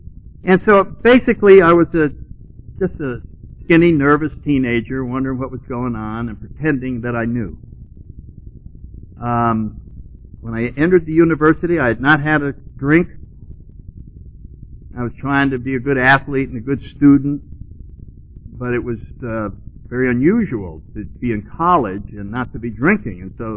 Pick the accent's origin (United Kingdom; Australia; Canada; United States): United States; New Haven, Connecticut; now in Florida, United States; I grew up in New England, in New Haven, Connecticut, and spent a lot of years in the Marine Corps, traveled around, but most of it was on the East Coast, and I ended up in Florida